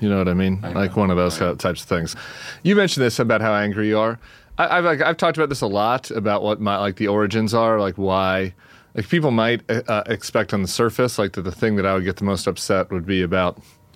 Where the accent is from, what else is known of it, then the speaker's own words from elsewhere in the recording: United States; part of my pride of being an American.